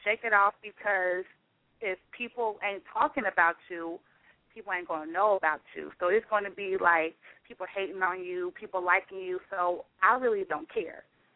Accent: Oakland, California, United States; You know, my family's from the South, but I'm not. I'm born and raised in Oakland, so it's shocking that people look at me and I have, like, a Southern type of body, but I'm not from the South.

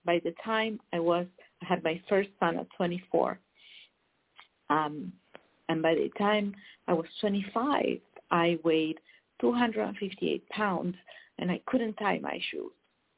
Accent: Buenos Aires, Argentina; English is a second language; I grew up, you can imagine, I grew up in Argentina, in Buenos Aires, in a very, very fast-paced city.

